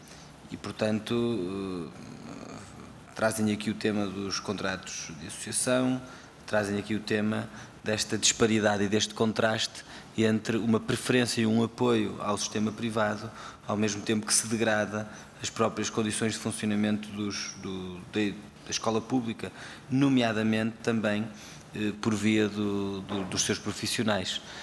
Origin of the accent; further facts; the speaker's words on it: Porto, Portugal; Sabem que sou do Porto, no Porto, em Matosinhos